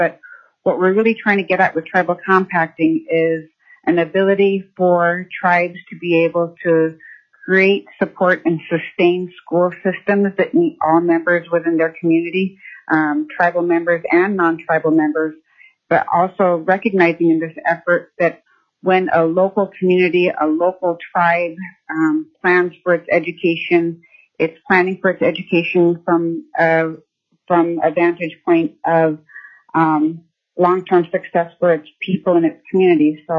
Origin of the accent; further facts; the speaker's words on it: Fairbanks, Alaska, United States; I'm from Fairbanks, and I also work in Kotzebue in the Northwest Arctic region.